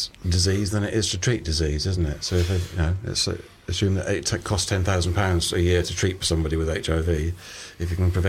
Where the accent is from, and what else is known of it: North West England, United Kingdom